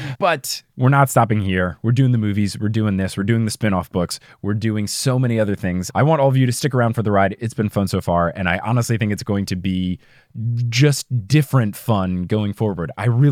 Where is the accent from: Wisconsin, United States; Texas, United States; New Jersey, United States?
New Jersey, United States; accent: New Jersey; I think it was the same night where you asked about my New Jersey accent and I showed you that YouTube video of mine where it had me when I was like 9